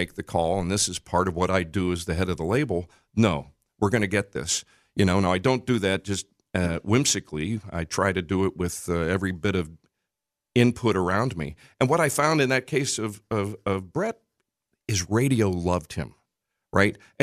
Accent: Punxsutawney, Pennsylvania, United States; I'm the only person you've ever met from Punxs

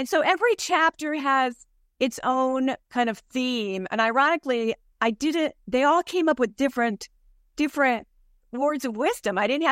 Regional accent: Ohio, United States; I'm from Ohio, a small town in Ohio, and I went south for college.

